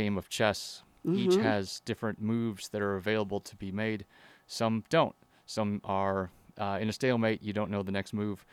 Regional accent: Yakima, Washington, United States; Yeah, the big metropolitan city of Yakima

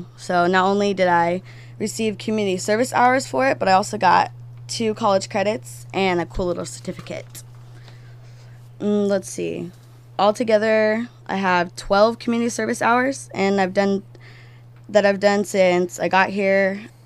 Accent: Marysville, Washington, United States; I'm from Marysville, Washington.

